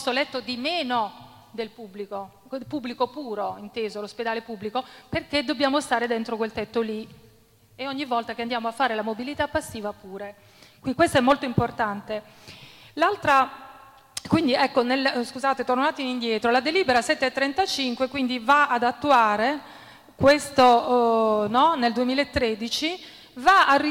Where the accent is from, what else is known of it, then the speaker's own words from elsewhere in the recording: Fano, Marche, Italy; Io vengo da Fano, quindi dall'area Vasta 1